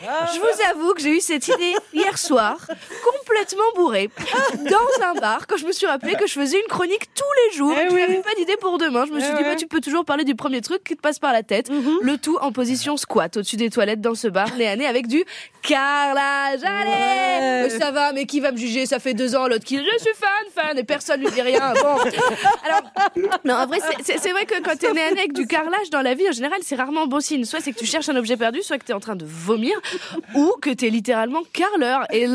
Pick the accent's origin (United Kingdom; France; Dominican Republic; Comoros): France; Réunion; moi j'ai grandi à La Réunion et donc j'avais beaucoup de carrelage tout le temps. Et quand je suis arrivée en métropole, j'ai vu qu'il y avait vachement plus de parquets ici.